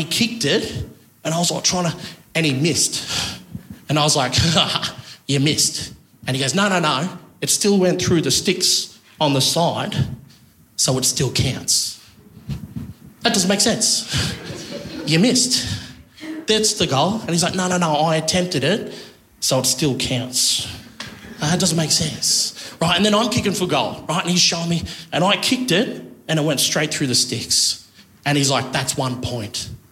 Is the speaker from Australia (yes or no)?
yes; Wagga Wagga, New South Wales, Australia; I'm from Wagga Wagga.